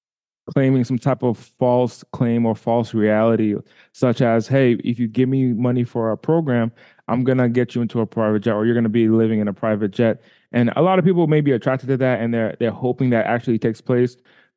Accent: Rhode Island, United States; also born or lived in Boston; So I was born in Boston, but I was raised in Rhode Island.

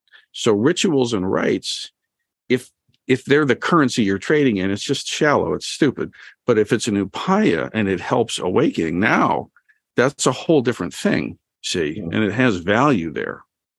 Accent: Toledo, Ohio, United States; I grew up here in the Shire of Toledo, Ohio.

